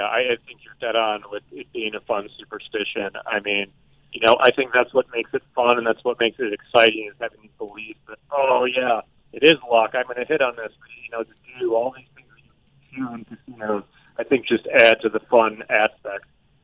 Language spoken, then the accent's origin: English; Detroit, Michigan, United States; I'm from Detroit, actually.